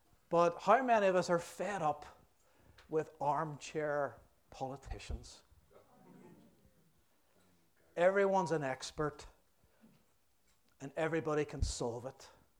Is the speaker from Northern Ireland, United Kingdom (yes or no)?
yes; Belfast, Northern Ireland, United Kingdom; Growing up in Belfast, we had a phrase, he talks a good fight.